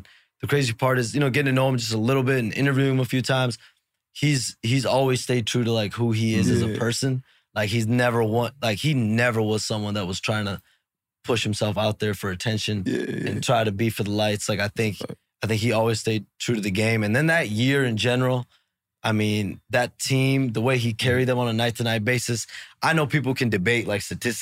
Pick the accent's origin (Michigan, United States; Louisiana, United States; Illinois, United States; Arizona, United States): Illinois, United States; Chicago; I was writing a Bulls blog because I grew up in Chicago.